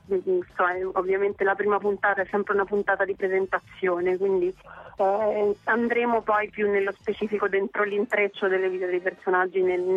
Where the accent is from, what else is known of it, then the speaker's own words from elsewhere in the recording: Siena, Tuscany, Italy; Io sono del Nicchio, ho cominciato a Siena, è nata